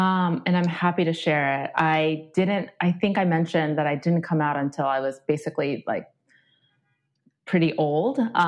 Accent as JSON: {"language": "English", "country": "Japan", "tie": "born or raised there", "moved": "as an adult", "said": "because I grew up in Japan and it just like, there's no visibility for people out there."}